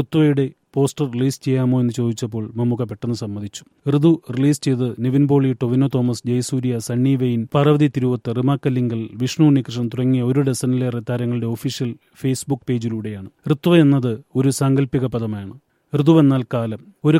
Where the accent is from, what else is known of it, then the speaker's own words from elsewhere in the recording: Thrissur, Kerala, India; ഞങ്ങൾ രണ്ടുപേരും തൃശൂരുകാരായതും മറ്റൊരു കാരണമാകാം.